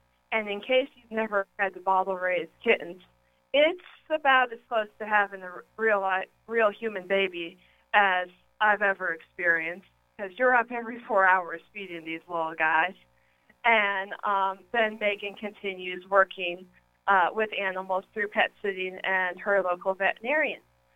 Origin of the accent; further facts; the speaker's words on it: Plano, Texas, United States; I was raised in Plano, Texas, and have been an animal lover all my life.